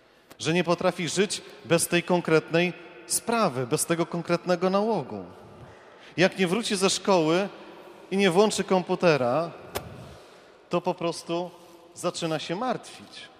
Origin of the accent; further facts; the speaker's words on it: Warsaw, Masovian Voivodeship, Poland; Ja jako chłopak wychowałem się na Targówku. To nie tak daleko stąd.